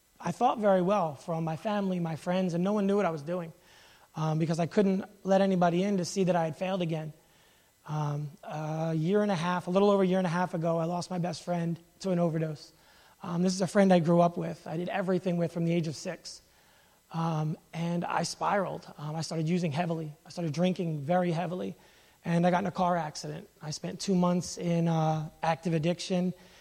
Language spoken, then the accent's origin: English; New Jersey, United States; I am 33 years old, and I'm from New Jersey.